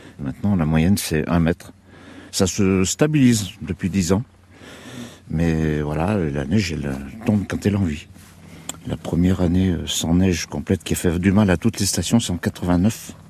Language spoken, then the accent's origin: French; Auvergne-Rhône-Alpes, France; je suis natif de la Chartreuse. Je suis né la maison qui est derrière vous, là. Voilà, je suis bien ancré depuis 70 ans.